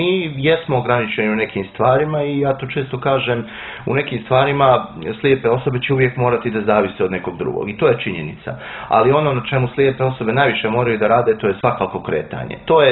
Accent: Pljevlja, Pljevlja Municipality, Montenegro; now in Podgorica, Montenegro; ja sam ovdje proveo 13 godina, ja nisam iz Podgorice, ja sam iz Pljevalja, pa sam dakle, ovdje smješten i u internatu.

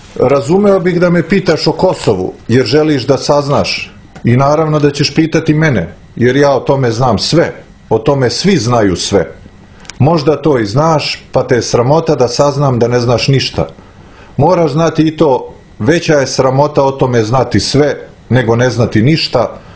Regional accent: Belgrade, Serbia; born there; ja sam rođen u Beogradu, ja sam prvi iz moje porodice koji je rođen ovdje, moj rođeni brat je rođen u Livnu recimo.

